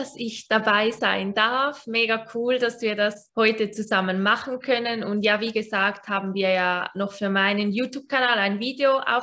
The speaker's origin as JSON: {"language": "German", "country": "Switzerland", "said": "ich bin 26 und ich komme aus der Schweiz."}